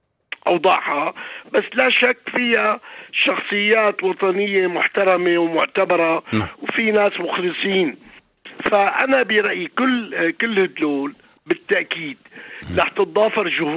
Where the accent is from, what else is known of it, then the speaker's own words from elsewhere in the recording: Syria; أنا كمواطن سوري واشتغلت بالسياسة وكنت وزير بالدولة بالتسعينات